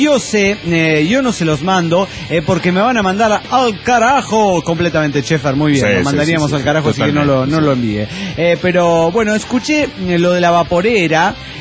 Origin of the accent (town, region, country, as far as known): Venezuela; moved away